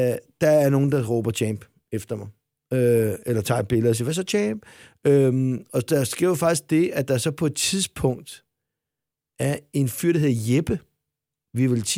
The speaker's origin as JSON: {"language": "Danish", "town": "Solrød", "region": "Zealand", "country": "Denmark", "said": "jeg var fra Solrød."}